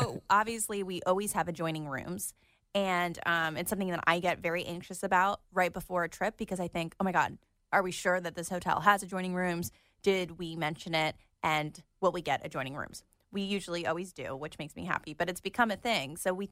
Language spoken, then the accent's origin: English; Sugar Land, Texas, United States; He lived there, and so did I. That's where I grew up, and when I was a Texas gal.